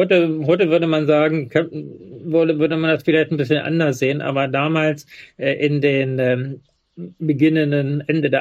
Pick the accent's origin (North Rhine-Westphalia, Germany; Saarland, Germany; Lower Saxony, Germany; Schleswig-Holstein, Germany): Lower Saxony, Germany; Hanover; born there; Im November bin ich nach Hannover zum Standesamt meiner Geburtsstadt gefahren